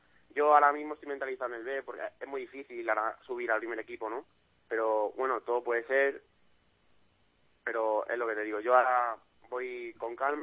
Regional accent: Montmeló, Catalonia, Spain; De Montmeló.

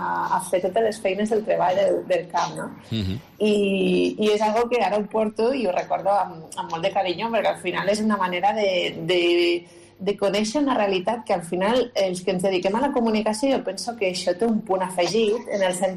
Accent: Catalonia, Spain; now in Barcelona, Spain; Quan surto de Terralta, jo soc de la Terralta, quan me'n vaig d'allí surto a estudiar a Barcelona

